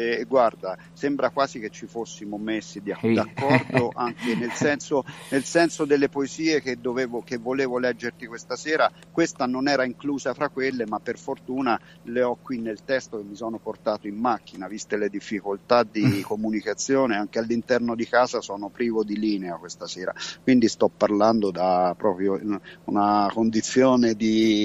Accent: Montegabbione, Umbria, Italy; sono umbro, sono di Montegabbione, un paese di 1300 anime, con un tasso di anzianità che è fuori dalla media nazionale.

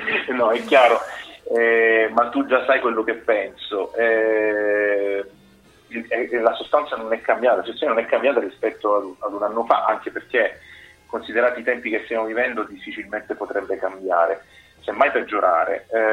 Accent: Palermo, Sicily, Italy; da palermitano, da siciliano

